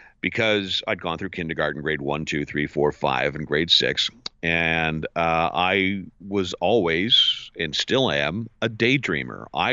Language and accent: English; Ottawa, Ontario, Canada; He goes, where are you from? I said, Ottawa. He goes, Ottawa's nowhere near Toronto.